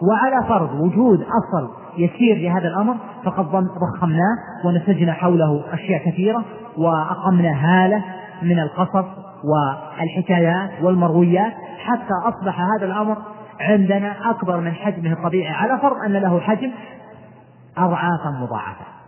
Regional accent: Saudi Arabia; عندنا في السعودية مثلا فيه مناطق معينة

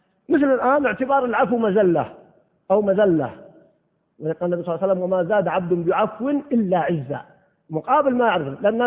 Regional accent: Al-Qassim, Saudi Arabia; كان في وسط القصيم يعني في وسط بريده، وإذا أردنا نذهب للقرية نذهب من مساحات قريتنا بعيدة جدا، كل أهل القرى بعيدة لأن فيه رمال كثبان رمال.

